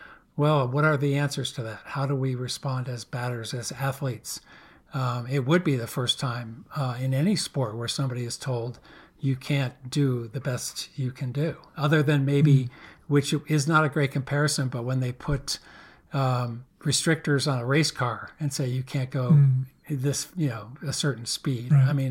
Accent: Massachusetts, United States; Well, I'm a Red Sox fan at heart. I grew up outside Boston.

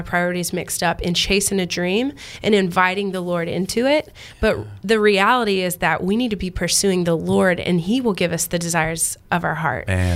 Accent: Mississippi, United States; I'm originally from Mississippi, small town girl. My grandparents had a farm in South Mississippi. I was raised hunting and fishing on the land.

